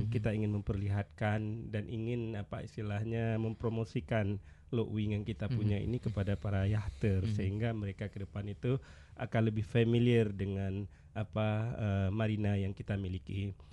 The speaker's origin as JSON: {"language": "Indonesian", "region": "Aceh", "country": "Indonesia", "said": "Ya, namanya kita orang Aceh ini kan ada adat pemulia jam."}